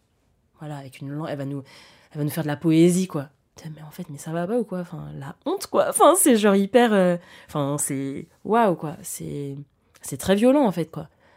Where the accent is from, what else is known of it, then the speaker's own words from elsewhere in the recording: France; moi je suis française, donc en fait, j'ai fait de la littérature française